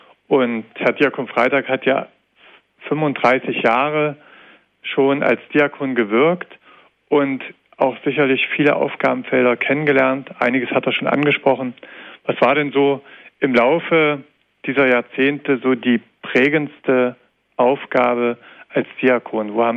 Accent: East Germany, Germany; wir sind ja hier im Osten, DDR-Erfahrung, wir sind auch beide in der DDR aufgewachsen

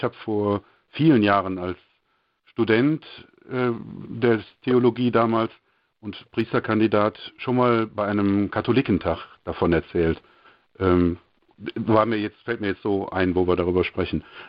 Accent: Eilendorf, North Rhine-Westphalia, Germany; Ich bin Baujahr 1970 und bin getauft und aufgewachsen in Eilendorf. Eilendorf ist ein kleiner Vorort von Aachen.

